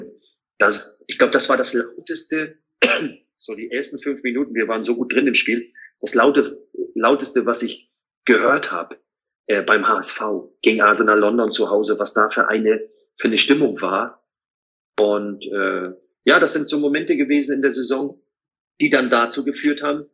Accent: East Germany, Germany; born or raised there

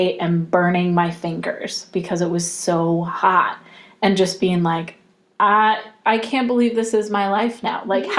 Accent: Florida, United States; because I grew up in the South, where it's humid all the time. Like, I grew up in Florida, mostly, where, you know, you walk outside and you're immediately dripping in sweat.

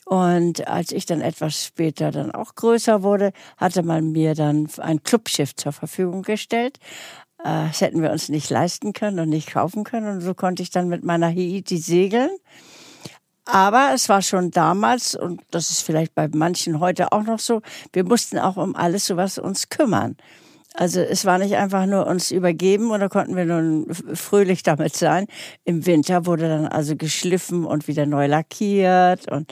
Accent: Lübeck, Schleswig-Holstein, Germany; bin ich sehr, sehr viel an der Wakenitz aufgewachsen im Lübecker Yachtclub.

